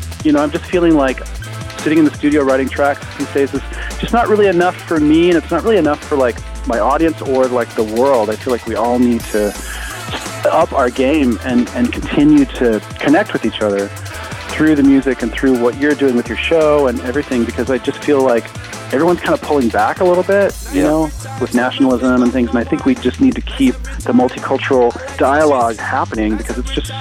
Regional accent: Los Angeles, California, United States; And I grew up in Los Angeles and I loved the beach and, you know, was a surfer in Malibu and stuff when I was a kid.

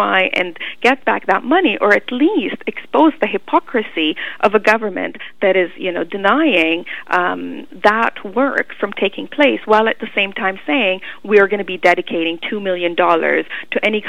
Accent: Canada; what it means to be living as a woman, as a Canadian woman, a racialized Canadian woman in this time under the Conservative government of today.

